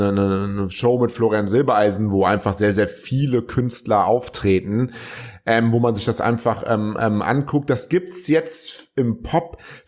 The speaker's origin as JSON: {"language": "German", "town": "Cologne", "region": "North Rhine-Westphalia", "country": "Germany", "said": "als Kölner"}